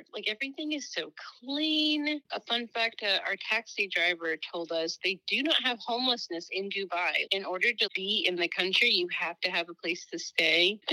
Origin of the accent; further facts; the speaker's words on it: Florida, United States; now in Winston-Salem, United States; currently living in Winston-Salem, North Carolina. It's not that great, but I'm from Florida, so, you know, maybe I'll make it back there one day.